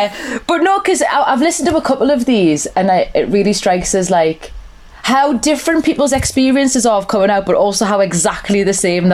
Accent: North East England, United Kingdom; accent: Geordie; Known for being quite friendly as a people, Geordies. That's why my accent's quite peculiar.

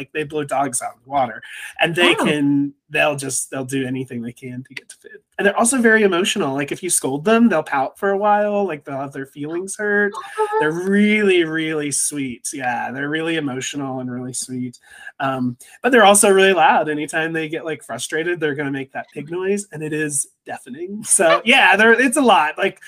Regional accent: Missouri, United States; Missouri.

